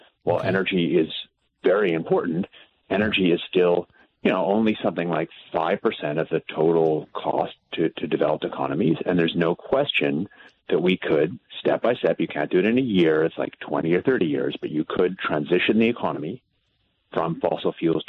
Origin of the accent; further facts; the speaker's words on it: Ottawa, Ontario, Canada; now in Alberta, Canada; I grew up in Ottawa. Live in Alberta more now.